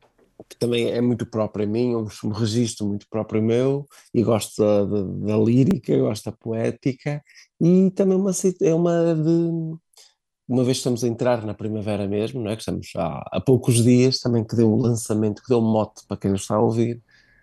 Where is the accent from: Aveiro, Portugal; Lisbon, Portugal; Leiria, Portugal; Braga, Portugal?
Braga, Portugal; Eu sou do distrito de Braga, é a capital do meu distrito, minhoto que eu sou, e o público em Braga sempre me acolheu muito bem, sempre fui muito bem recebido, adoro Braga, já vivi em Braga, formei-me em Braga